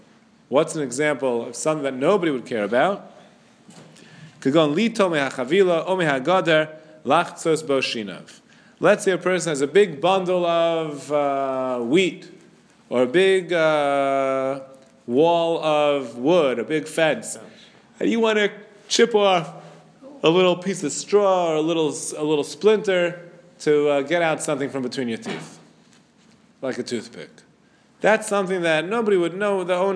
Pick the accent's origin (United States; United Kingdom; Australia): United States; New York City, New York; I remember when I grew up on Avenue J in Flatbush